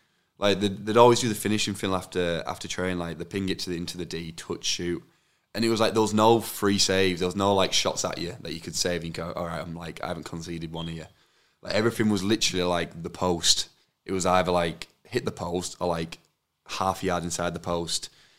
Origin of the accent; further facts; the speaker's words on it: England, United Kingdom; growing up in England